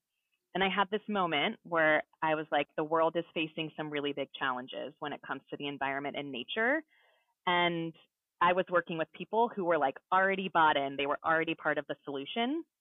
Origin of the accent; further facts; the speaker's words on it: Salinas, California, United States; I grew up in Salinas, California.